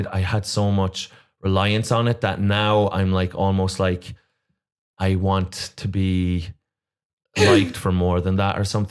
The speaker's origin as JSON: {"language": "English", "country": "Ireland", "moved": "yes", "said": "You can just move to America because we could get a visa being Irish at the time for a year."}